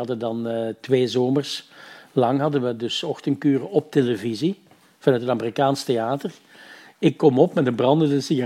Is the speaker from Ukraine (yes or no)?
no; Hasselt, Flanders, Belgium; Ja, ik vond dat ik toch als Hasselaar...